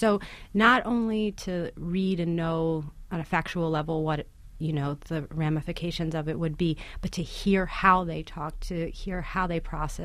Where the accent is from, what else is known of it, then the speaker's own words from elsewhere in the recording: United States; born there; I was born in the United States, you know, but have this dual identity of being half Panamanian.